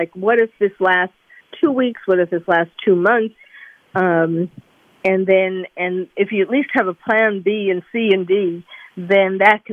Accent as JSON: {"language": "English", "region": "New York", "country": "United States", "tie": "born or raised there", "said": "I know I'm a New Yorker born and bred."}